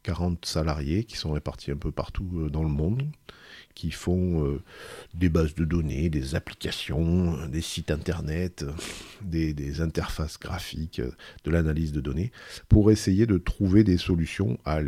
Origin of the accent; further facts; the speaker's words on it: Saint-Chamas, Provence-Alpes-Côte d'Azur, France; je ne suis pas d'Aix-en-Provence, je suis né à Aix, parce que donc, je suis d'un village qui s'appelle Saint-Chamin, qui est au nord de l'étang d'Aubert.